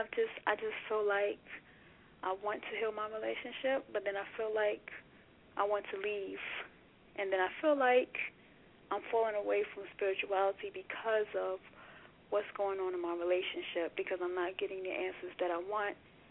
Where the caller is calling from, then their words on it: New York, United States; and I'm calling from New York.